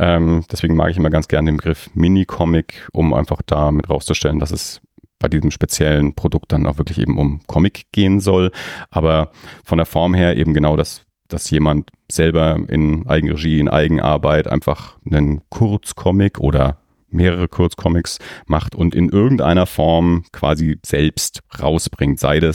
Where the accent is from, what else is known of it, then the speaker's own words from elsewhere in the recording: Erlangen, Bavaria, Germany; born there; ich bin 76er Jahrgang in Erlangen geboren, von daher war das ja direkt bei mir vor der Haustür